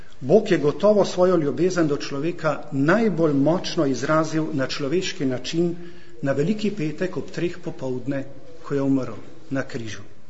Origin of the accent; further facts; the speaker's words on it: Celje, Savinja, Slovenia; celske škofije, ki je sedaj moja rojstna škofija, ker veste, da prihajam iz Celja, iz okolice Celja, z Ostrožnega.